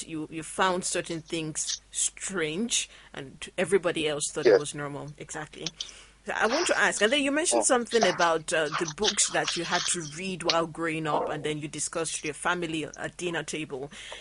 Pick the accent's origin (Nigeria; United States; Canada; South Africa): Nigeria; as a Nigerian who was born and bred in Nigeria, it is different.